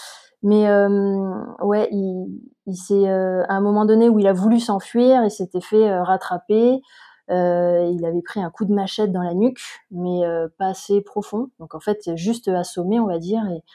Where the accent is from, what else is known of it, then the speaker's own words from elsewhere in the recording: Montpellier, Occitanie, France; also born or lived in Paris; now in Briançon, France; Donc, je vis à Briançon depuis 2 ans et demi. Trois ans. Je suis originaire de Montpellier. J'ai vécu à Paris